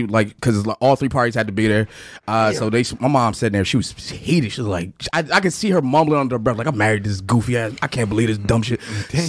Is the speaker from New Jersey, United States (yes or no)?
yes; New Jersey, United States; So I'm from Jersey. And I don't know if anybody noticed or not. If you ever make a child, do not do it in Jersey.